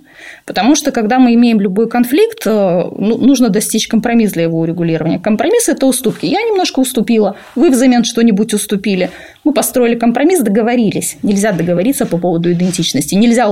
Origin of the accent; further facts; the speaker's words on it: Transnistria, Moldova; first language ru; По материнской линии моя бабушка молдаванка, по отцовской линии моя бабушка украинка. Я выросла в русских традициях, мой родной язык – русский язык. Кто я по национальности? Приднестровец.